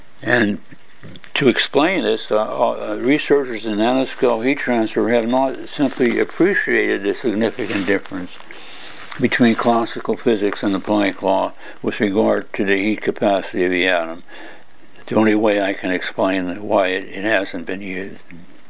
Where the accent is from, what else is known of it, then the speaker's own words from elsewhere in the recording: United States; now in Berlin, Germany; I'm an American living in Berlin